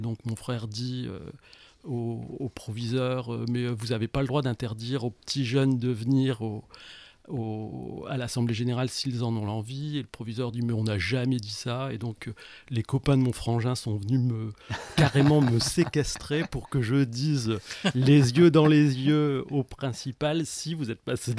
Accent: Arras, Hauts-de-France, France; moved away as an adult; je suis né à Arras, rue de la République, derrière la gare. Il y a 54 ans, un petit peu plus.

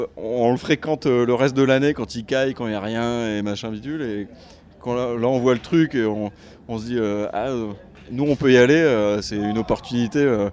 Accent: Arras, Hauts-de-France, France; Alors oui, on est du Rillé. Donc l'arrière-gare arrageoise. Et non, en fait, on s'est retrouvés là... en tant qu'arrageois

